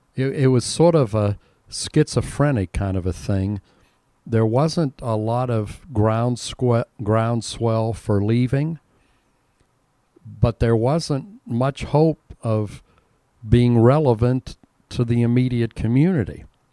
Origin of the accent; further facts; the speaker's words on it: Butler, United States; I had zero cross-cultural experience, because I grew up in Butler where everybody looked like me.